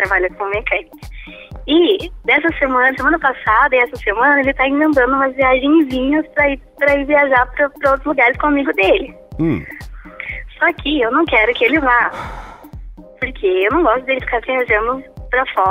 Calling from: Curitiba, Paraná, Brazil; Falo de Curitiba.

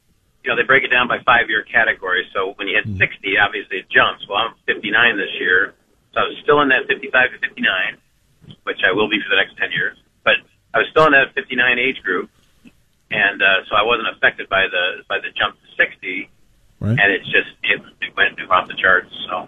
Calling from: Aurora, Ohio, United States; I'm from Aurora. How are you doing?

